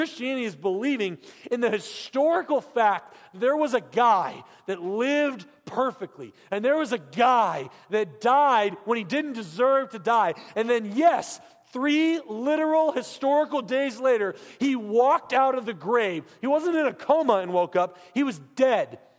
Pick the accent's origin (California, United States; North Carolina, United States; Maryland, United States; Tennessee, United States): California, United States; San Francisco; now in Missouri, United States; I'm from San Francisco, California.